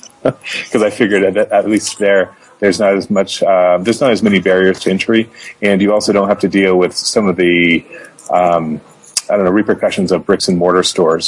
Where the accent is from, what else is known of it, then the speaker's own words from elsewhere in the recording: Sudan; also born or lived in Kenya; I grew up in Sudan and Kenya, and I've been doing a lot of either technology or just general work out here for my whole life.